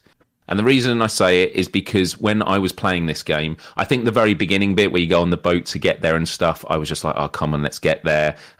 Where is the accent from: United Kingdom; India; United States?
United Kingdom; That's all right. I'm pretty British.